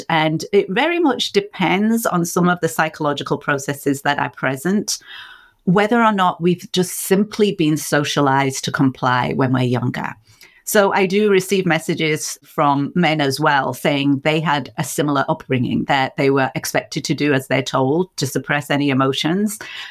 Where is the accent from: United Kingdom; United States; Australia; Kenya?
United Kingdom; England; Now, I grew up in England